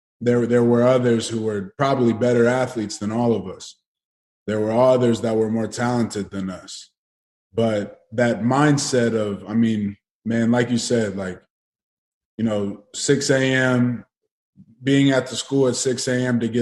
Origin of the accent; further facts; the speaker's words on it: West Coast, United States; I'm from the West Coast where it originated. My cousins, they were involved in that. I grew up around that.